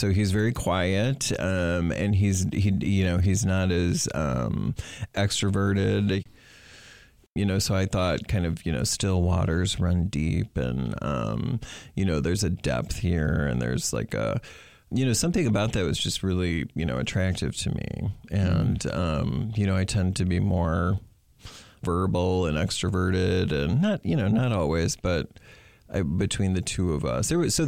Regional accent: Williamston, Michigan, United States; So I grew up here in Williamston.

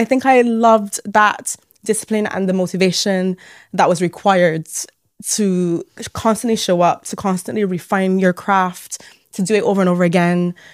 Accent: Barbados; So I am originally from Barbados.

